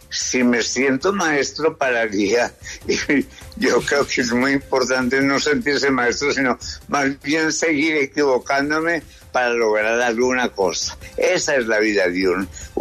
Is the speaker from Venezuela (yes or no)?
no; Neira, Caldas, Colombia; born there; also born or lived in Africa; cuando volví a Colombia ya grande, porque yo me crié básicamente en el África. Volví a Colombia y entonces en el 50, en casa de un tío, en mi pueblo natal, que es Neira